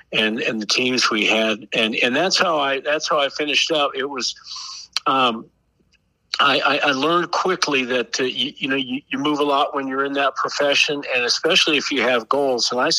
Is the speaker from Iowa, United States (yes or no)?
yes; Fort Dodge, Iowa, United States; Well, I grew up in Fort Dodge and currently live back here now too.